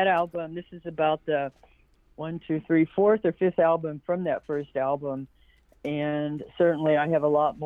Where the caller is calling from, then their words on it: Tulsa, Oklahoma, United States; I'm coming to you from, I'm coming to you from Tulsa, but I'm also coming from the Muscogee Creek Nation Reservation, which Tulsa is part of, and right, I'm a member of the Muscogee Creek Nation.